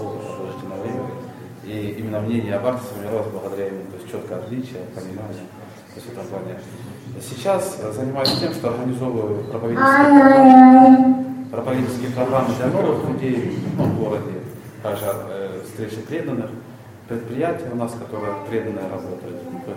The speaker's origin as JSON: {"language": "Russian", "town": "Makiivka", "region": "Donetsk Oblast", "country": "Ukraine", "said": "я из Макеевки, это рядом с Донецком, один город."}